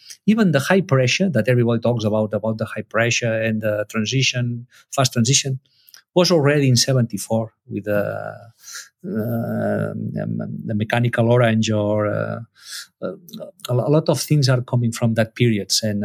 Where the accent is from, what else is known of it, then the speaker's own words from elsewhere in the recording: Barcelona, Catalonia, Spain; first, I was a man from Barcelona who was trying to put my ideas in another country.